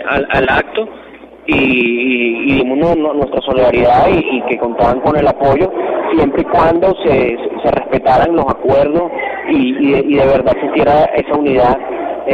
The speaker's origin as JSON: {"language": "Spanish", "country": "Venezuela", "said": "empezar también como venezolanos a defender las elecciones"}